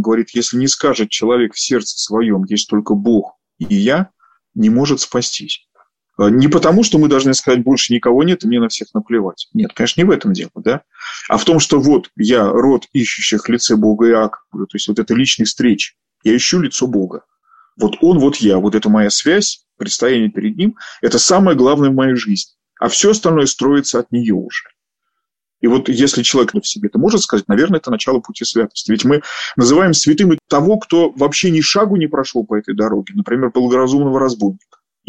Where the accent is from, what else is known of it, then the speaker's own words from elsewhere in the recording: Moscow, Russia; я москвич